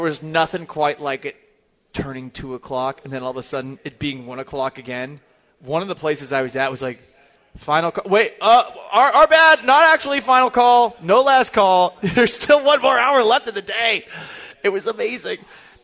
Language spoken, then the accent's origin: English; Boston, Massachusetts, United States; Like, I grew up in Boston.